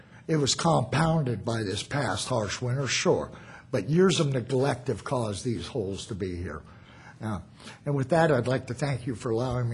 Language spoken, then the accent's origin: English; Los Angeles, California, United States; also born or lived in Philadelphia; I come from the Los Angeles area of California. I've lived in Philadelphia. I've lived in major cities.